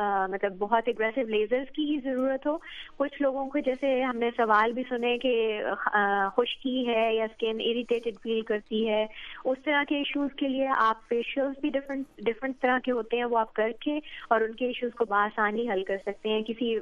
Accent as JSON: {"language": "Urdu", "town": "Lahore", "region": "Punjab", "country": "Pakistan", "said": "ہم لوگ پنجاب لاہور سے ہیں،"}